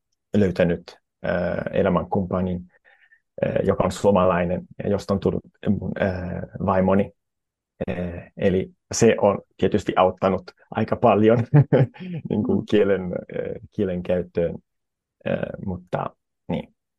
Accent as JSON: {"language": "Finnish", "country": "Italy", "first_language": "Italian", "second_language": "Finnish", "said": "mä olen italialainen, eli italia on mun ainoa äidinkieli. Sitten sen lisäksi osaan saksaa, englantia, portugalia, suomea, ranskaa ja romania aika hyvin."}